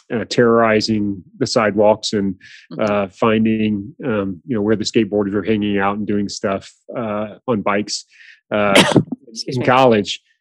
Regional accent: Nashville, Tennessee, United States; So I was born in Nashville, Tennessee. People always say you don't sound like you've got an accent.

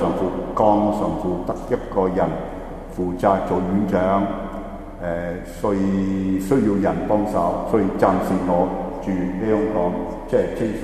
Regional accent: northern Italy, Italy; 我哋鄉下係一條村，喺意大利北部好近瑞士，喺湖邊嘅一條村。

